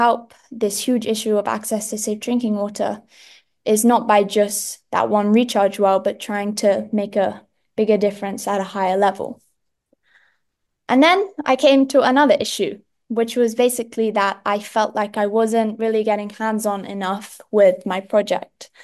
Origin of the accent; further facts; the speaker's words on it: England, United Kingdom; now in Indonesia; I grew up in England and I completed my GCSEs, which are your final exams, in year 11 or grade 10. And I moved to Green School Bali at the beginning of grade 11.